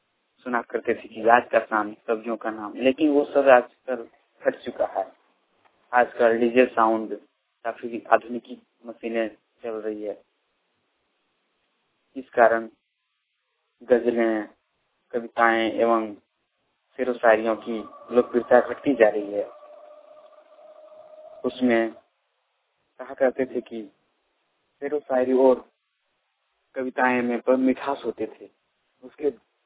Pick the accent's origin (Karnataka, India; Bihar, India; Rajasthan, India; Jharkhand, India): Jharkhand, India; Sirsa